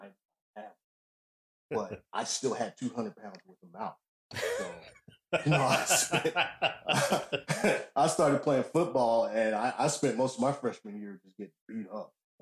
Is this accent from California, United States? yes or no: yes; Oakland, California, United States; born there; So I was born in Oakland in the 70s, which was probably one of the greatest generations ever. Great time to be in Oakland.